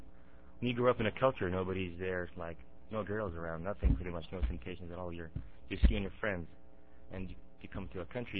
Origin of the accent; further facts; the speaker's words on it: Idaho, United States; Yeah, I'm from Idaho.